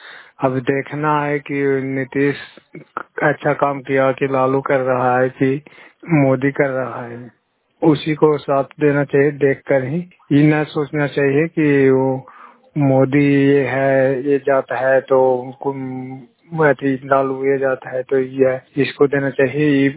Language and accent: Hindi; Gorakhpur, Bihar, India; गोरखपुर पंचायत के रहने वाले हैं, नालंदा जिला के निवासी हैं।